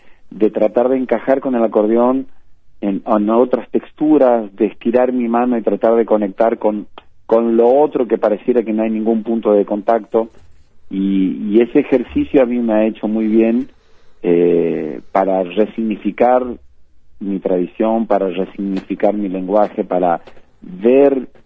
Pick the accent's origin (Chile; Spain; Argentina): Argentina; Apóstoles, Misiones; now in Buenos Aires, Argentina; Vivo hace más de 30 años en la ciudad de Buenos Aires porque yo salí de Apóstoles Misiones a fines de los, durante el año 88 y durante el 89 es como que me quedé aquí